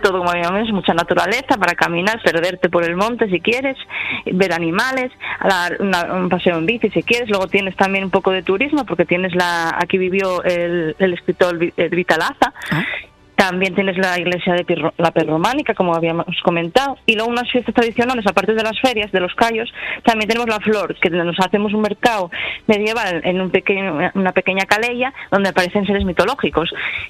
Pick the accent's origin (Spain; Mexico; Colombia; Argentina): Spain; Pola de Lena, Asturias; Bueno, pues tenemos un poco de todo. Somos la puerta de Asturias, por eso te sonará.